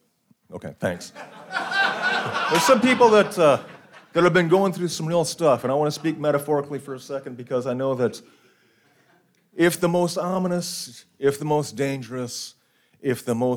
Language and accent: English; Minnesota, United States; When I go to meetings back home, and you guys know that I'm from Minnesota, that's no secret.